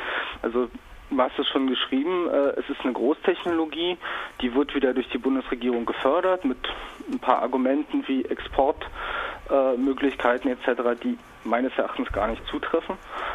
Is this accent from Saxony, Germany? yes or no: no; Brandenburg, Germany; ich komme aus der Cottbuser Region